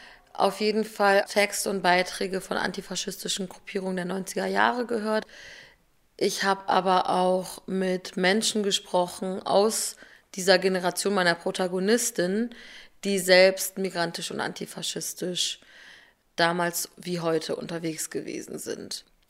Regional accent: Northern Germany, Germany; Ich bin selbst in Norddeutschland aufgewachsen.

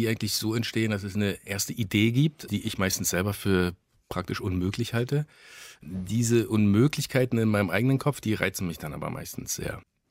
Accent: Berlin, Germany; weil ich bin in der DDR groß geworden. Also was heißt groß geworden? Ich war 12, als die Wende war, und in den Berliner 90er dann sozusagen groß geworden in meiner Jugend.

